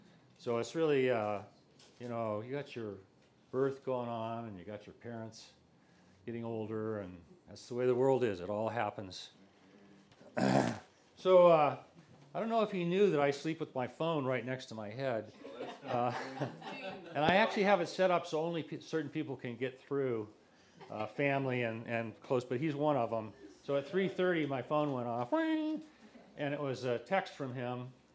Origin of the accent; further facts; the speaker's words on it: New Orleans, Louisiana, United States; But I grew up down in New Orleans.